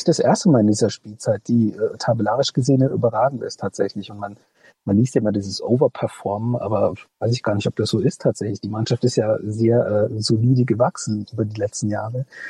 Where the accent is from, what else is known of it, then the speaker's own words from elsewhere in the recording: North Rhine-Westphalia, Germany; born there; now in Leipzig, Germany; Ich bin gebürtiger Ostwestfale, es wird noch verrückter.